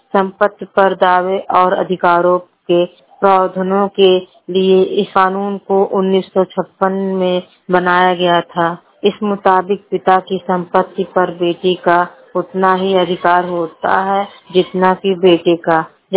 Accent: Uttar Pradesh, India; मेरे जिले का नाम संत कबीर नगर है।

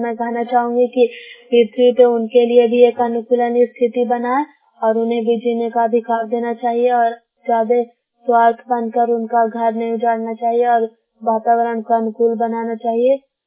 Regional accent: Bihar, India; ग्राम bearing कुशमकरौता जो नालंदा की निवासी हूँ और मैं क्लास 12 में पढ़ती हूँ।

